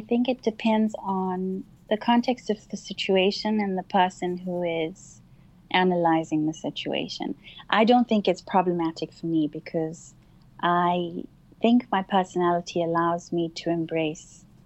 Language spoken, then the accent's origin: English; South Africa; I would identify myself as South African, and my race group would be Indian.